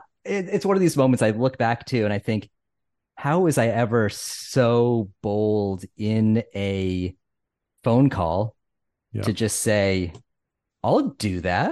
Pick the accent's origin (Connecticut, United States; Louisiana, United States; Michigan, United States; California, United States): Connecticut, United States; accent: Northeast; It's my like Connecticut upbringing and my weird Northeast accent.